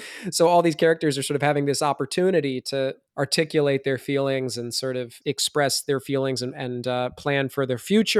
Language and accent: English; Iowa, United States; So I'm from Iowa. In Iowa, it's corn, soybeans, and pork.